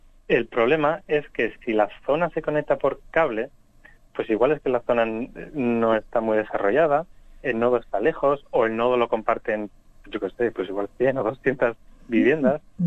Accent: Spain; now in Peru; yo en 2011 tenía contratado en España, que es de donde vengo

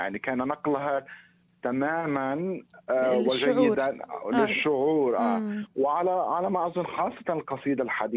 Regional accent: Lebanon; ولكني سأقرأ شيئا فرح عن طفولتي في لبنان وعن ذكريات الطفولة

